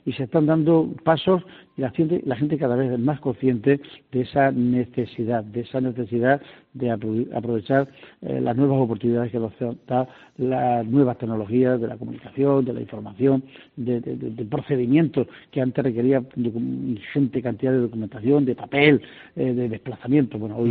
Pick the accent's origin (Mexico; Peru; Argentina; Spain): Spain; yo soy más de contacto, de ver la gente de cerca, como somos todos los españoles